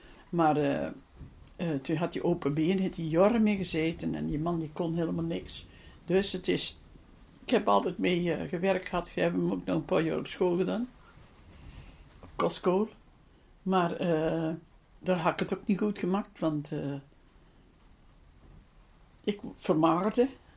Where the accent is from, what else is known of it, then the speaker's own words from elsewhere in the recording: Dinther, North Brabant, Netherlands; born there; geboren in Dinter, 4 juni 1925, in de Heilaren. In die oude boerderij, die met de achterkant naar de weg, dus er staat er nog.